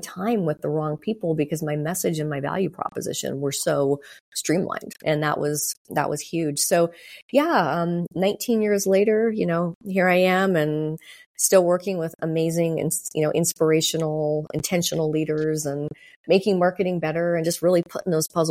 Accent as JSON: {"language": "English", "region": "California", "country": "United States", "lives_now": "Atlanta, United States", "said": "I'm from California. I'm in Atlanta now."}